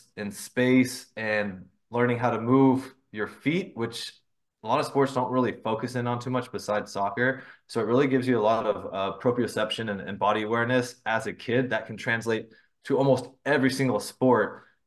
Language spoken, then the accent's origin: English; Brea, California, United States; So I am back in my hometown, so Brea Fullerton area in California.